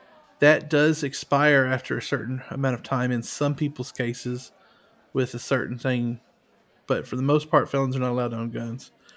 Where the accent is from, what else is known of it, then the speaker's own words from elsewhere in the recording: Arkansas, United States; See, I grew up in Arkansas. Now, you're from Texas, right?